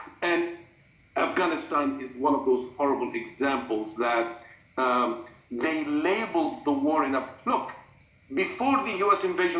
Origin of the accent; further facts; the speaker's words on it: United States; And I tell you what, as an American citizen, I cannot say enough, and I'm not going to apologize